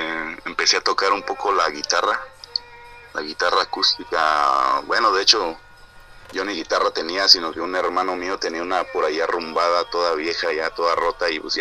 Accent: Mexico; porque hay veces que no conocemos eso como mexicanos, o desconocemos esa parte

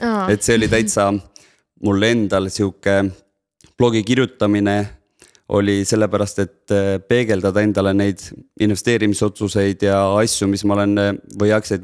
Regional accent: Rakvere, Lääne-Viru County, Estonia; moved away as an adult; now in Tallinn, Estonia; Olen pärit Rakverest ja peale gümnaasiumi tulin Tallinna ja lõpetasin kehakultuuri.

